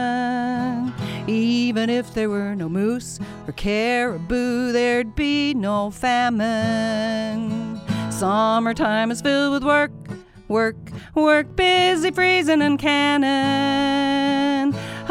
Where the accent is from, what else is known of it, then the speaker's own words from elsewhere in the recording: Big Piney, Wyoming, United States; So my first musical experience was I grew up in Big Piney, Wyoming, and we happened to have an incredible stage band musician that took a job in Big Piney, Wyoming